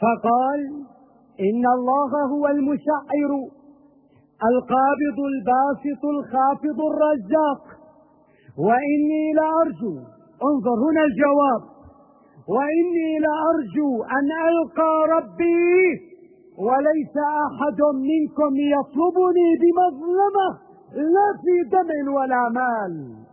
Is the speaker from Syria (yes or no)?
yes; Syria; إنه يليق بنا كسوريين، وهكذا نحن السوريين